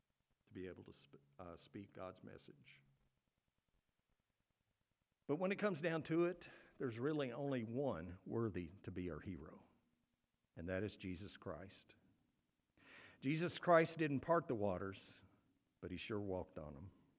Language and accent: English; Kentucky, United States; I grew up in Kentucky, about 2 hours from Cincinnati.